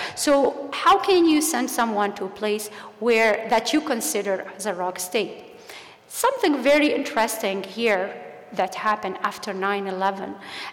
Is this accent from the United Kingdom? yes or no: no; Tunisia; now in Canada; I'm from Tunisia